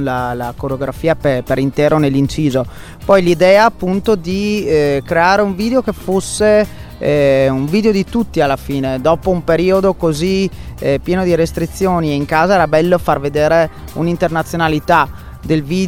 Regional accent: Verona, Veneto, Italy; noi siamo veronesi, siamo veneti

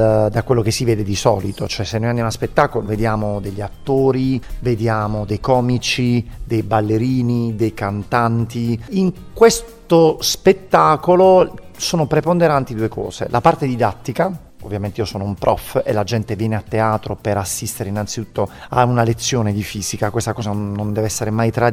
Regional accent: Monopoli, Apulia, Italy; also born or lived in Castellana Grotte; io vengo da un paese, io vengo da Monopoli, sono 50.000 abitanti, ma sono originario di Castellanagrotte e sono 17.000, 16.000, quindi i paesi sono tutto. Noi siamo cresciuti anche nei paesi.

